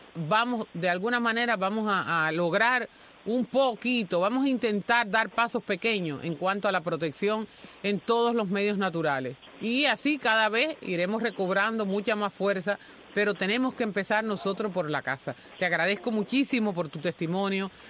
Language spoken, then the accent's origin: Spanish; Cuba; como ciudadanos cubanos